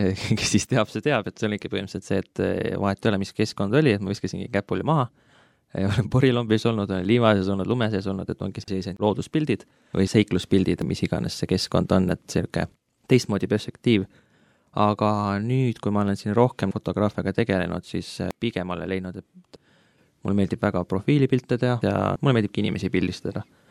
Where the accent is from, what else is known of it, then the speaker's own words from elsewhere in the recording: Tartu, Tartu County, Estonia; now in Tallinn, Estonia; Ma olen 28 , pärit Tartust , nüüd elan Tallinnas juba viimased 5-6 aastat . ma olen endine 3D koguduse liige , aga enam ei ole . nüüd äsja sain ametlikult siis Nõmme baptisti koguduse liikmeks .